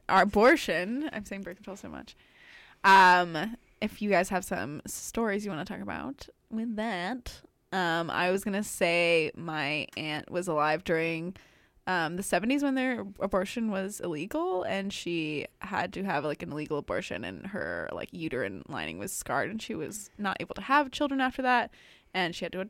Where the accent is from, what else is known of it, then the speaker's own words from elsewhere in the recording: United States; now in Canada; I came to Canada from the States all by myself